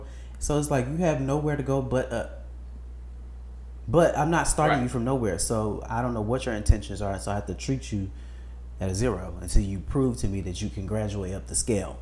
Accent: Chicago, Illinois, United States; I'm from Chicago.

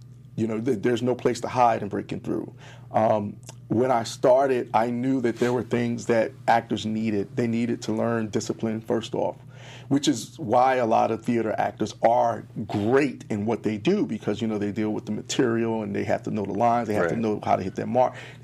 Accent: New York, United States; I mean, I'm from New York, so the people who I hang around, they're all theatrical and theater-based actors.

